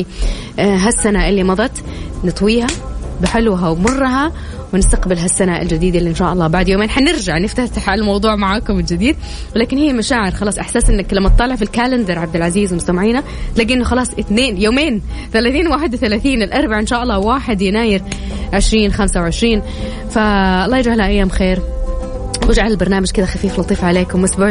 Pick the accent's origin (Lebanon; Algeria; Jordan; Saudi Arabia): Saudi Arabia; Taif, Makkah Province; أنا كنت من مواليد الطايف وعشت هناك، فبردها برد يعني ما ينزح